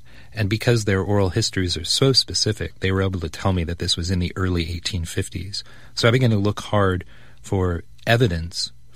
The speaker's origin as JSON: {"language": "English", "region": "California", "country": "United States", "tie": "born or raised there", "lives_now": "Los Angeles, United States", "said": "Well, I grew up in Karuk Indian country in far northern California as a boy. And then when we moved to Los Angeles, I began to attend a large public high school here."}